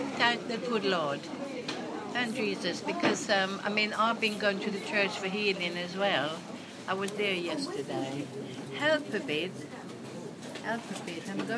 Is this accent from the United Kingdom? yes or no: no; Jamaica; born there; Yeah, I'm born in Jamaica.